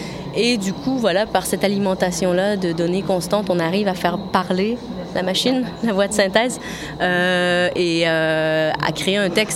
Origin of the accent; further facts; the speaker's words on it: Quebec, Canada; moved away as an adult; now in France; en résidence à l'être-lieu ici depuis le 15 septembre. Je suis québécoise d'origine. Je suis venue en France pour faire mes études au Frénois à Tourcoing. En 2010-2012, donc ça fait un peu plus d'un an que je suis diplômée. Et depuis, je suis dans la région